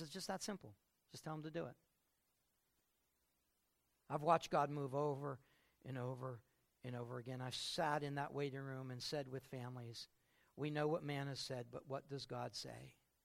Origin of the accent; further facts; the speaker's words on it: Pennsylvania, United States; I'm from Pennsylvania. I'm a pastor.